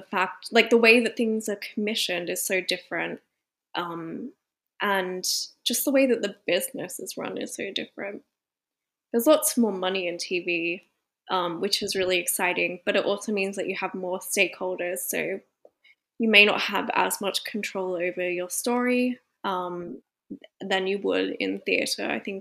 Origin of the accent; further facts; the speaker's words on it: Australia; I grew up in Australia where diversity is just like rarely a thing.